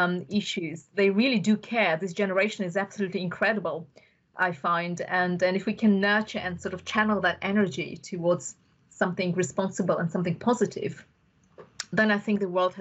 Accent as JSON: {"language": "English", "town": "Bukhara", "region": "Bukhara Region", "country": "Uzbekistan", "tie": "born or raised there", "first_language": "Russian", "second_language": "English", "said": "So my native language was Russian. And so I spent a lot of time since I was about 9 learning English independently and with really good teachers. And we were just very lucky. We were a specialist English school in Bukhara, which is like a village, a tiny, tiny town."}